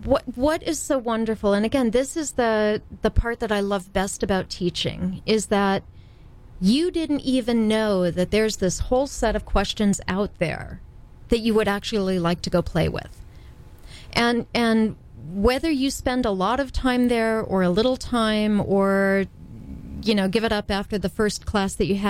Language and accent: English; Indiana, United States; I grew up in Indiana, and let me tell you, there was a right and wrong and a moral authority.